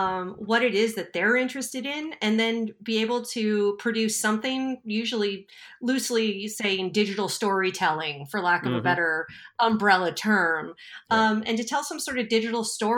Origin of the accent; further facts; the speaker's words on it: Quebec, Canada; I'm from Quebec.